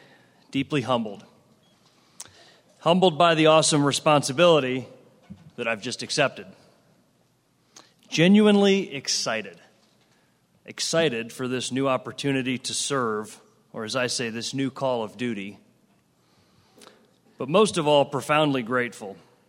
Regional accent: Ohio, United States; What a remarkable thing here in my hometown to look up and see so many fellow Ohioans

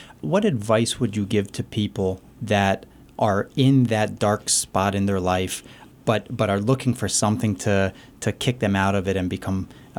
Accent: Pennsylvania, United States; I remember growing up in the Lehigh Valley. I was born and raised here.

